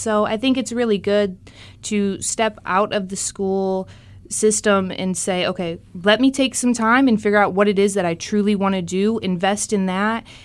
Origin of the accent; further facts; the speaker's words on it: Jackson, Michigan, United States; I'm from Jackson, Michigan, and that is South Central Michigan.